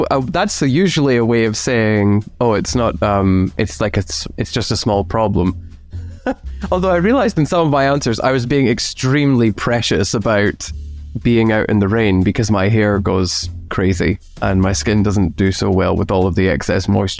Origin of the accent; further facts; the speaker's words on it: Scotland, United Kingdom; No, I am. I am Scottish